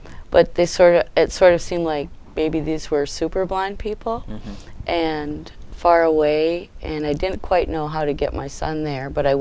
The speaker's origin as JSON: {"language": "English", "town": "Minneapolis", "region": "Minnesota", "country": "United States", "said": "I'm from Minneapolis, Minnesota"}